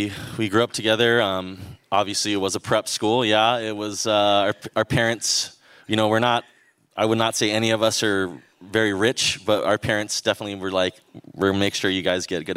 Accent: Hawaii, United States; We're from Hawaii. Hawaii is a place where you can't, if you get a little too big for your britches, you will get probably brought down to earth.

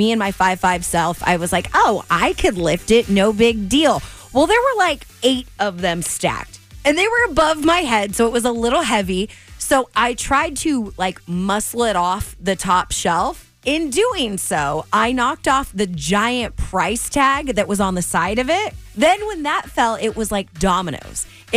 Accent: Rancho Cucamonga, California, United States; I grew up in Rancho Cucamonga

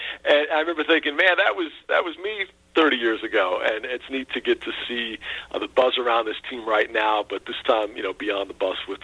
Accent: Topeka, Kansas, United States; I was growing up in Topeka, listening to Fred White and Denny Matthews on the radio, cheering for all my favorite Royals at the time.

